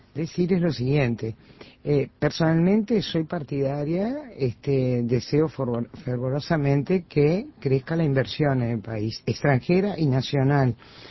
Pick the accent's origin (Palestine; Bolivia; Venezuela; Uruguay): Uruguay; somos los uruguayos los que tenemos instancias, por lo menos democráticas, en nuestro país